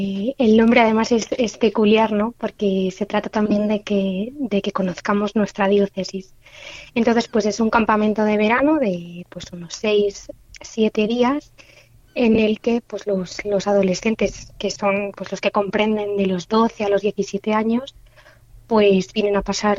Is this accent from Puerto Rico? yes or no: no; Torremocha de Jarama, Community of Madrid, Spain; yo soy de un pueblo chiquitito de la diócesis, ¿no? Que está ya al límite, que es Torremocha de Jarama. Y pues yo soy de la parroquia de San Pedro de Torremocha.